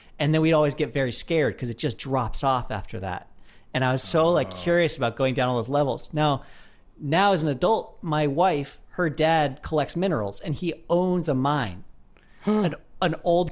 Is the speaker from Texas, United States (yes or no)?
no; Carbondale, Colorado, United States; I grew up in Colorado where there's a lot of mines. The town I grew up in is called Carbondale, which is, gives you a sense of like, what the money was built around there.